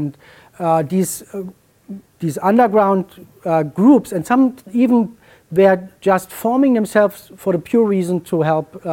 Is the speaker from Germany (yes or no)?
yes; East Germany, Germany; since I grew up in East Germany, I was kind of much better informed about communist activities